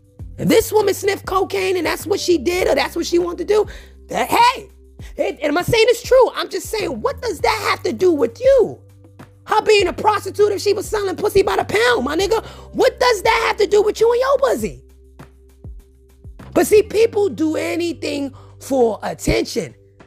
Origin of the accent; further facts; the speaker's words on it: Bronx, New York, United States; And I watched from the sidelines, because I'm from the Bronx, how much he didn't do for Brooklyn, for that borough, right?